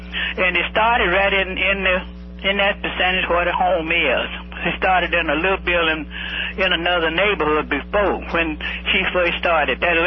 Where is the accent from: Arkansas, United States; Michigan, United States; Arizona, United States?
Arkansas, United States; now in St. Louis, United States; After I moved here from Arkansas to St. Louis.